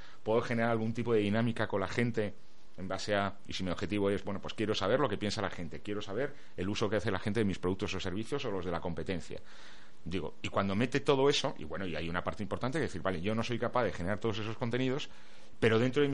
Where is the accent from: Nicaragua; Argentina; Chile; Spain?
Spain; porque ya sabemos cómo somos los españoles con este tipo de cosas